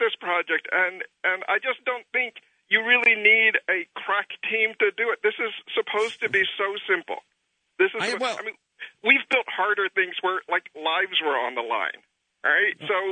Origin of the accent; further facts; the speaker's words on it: United States; as an American, I am embarrassed.